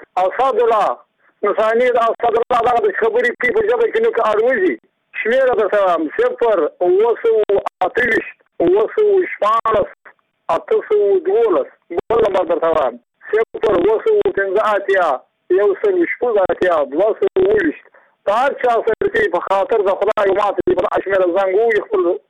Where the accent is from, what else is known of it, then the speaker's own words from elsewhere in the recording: Muqur, Badghis, Afghanistan; زه په خپله د بادغیس د ولایت یم، د مقر د ولسوالۍ یم، د همدوی د کلي یم.